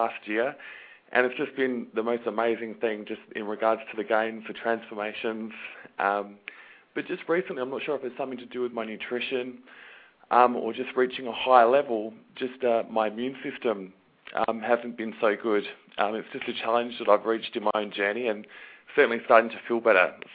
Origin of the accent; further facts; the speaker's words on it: Adelaide, South Australia, Australia; and I'm actually from Adelaide in Australia.